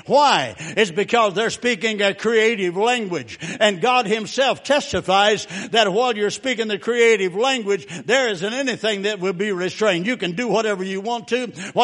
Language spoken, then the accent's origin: English; McNary, Texas, United States; See, I was raised in Texas. And when we lived in a town called McNary, Texas. McNary was a huge city. Had one building.